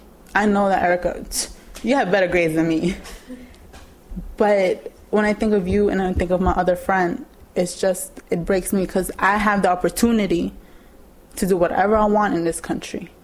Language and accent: English; Mexico; It's just like, I'm proud to be I'm from Mexico, and from what I know, I'm very proud of it. But when you go to Mexico, they see you, they call you a gringa, and that hurts.